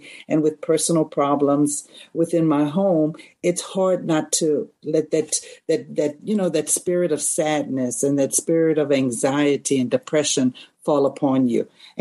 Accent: Opelousas, Louisiana, United States; I am from Opelousas.

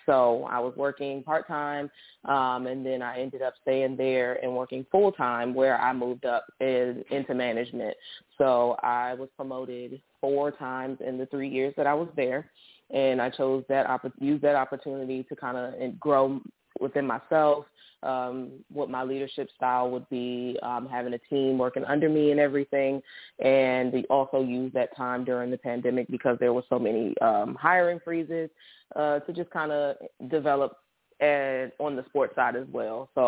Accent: Washington, District of Columbia, United States; From there, I chose to continue my education where I moved back home. I am from Washington, D.C.

